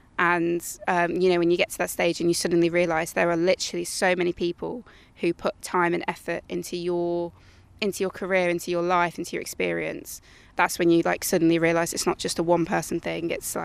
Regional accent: United Kingdom; I've ever experienced being a British swimmer. And I've only ever swam in Britain, only ever gone through British clubs.

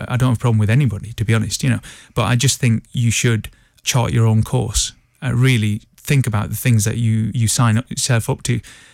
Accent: Burnley, North West England, United Kingdom; funnily enough, he was from Burnley. So I went 4,000 or 5,000 miles away from home, and he's from my hometown.

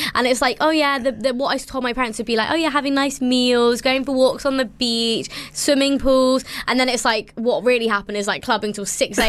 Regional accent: India

